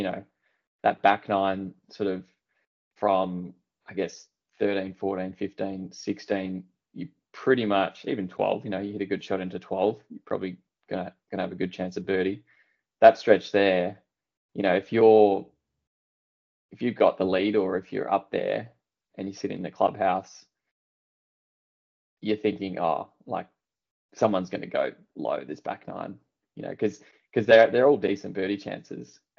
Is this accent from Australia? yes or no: yes; Perth, Western Australia, Australia; You know, in Perth, I grew up in Perth.